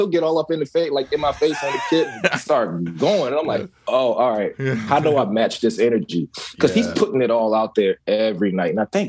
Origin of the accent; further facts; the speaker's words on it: Virginia, United States; Whereas I'm from the South, you know, I'm from Virginia, so like it's a little slower.